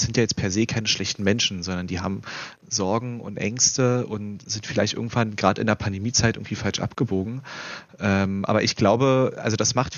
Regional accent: Germany; Wir sind ja alle aufgewachsen in der Zeit und in der Welt, zumindest hier in Deutschland, wo Frieden und Freiheit irgendwie eine Selbstverständlichkeit waren.

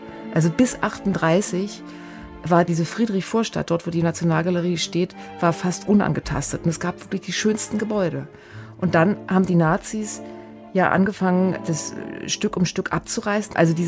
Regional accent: Berlin, Germany; Ich bin in Berlin aufgewachsen und ich kenne den Bau, die Neue Nationalgalerie, seit ich klein bin, seit ich Kind bin. Ich bin in Berlin aufgewachsen.

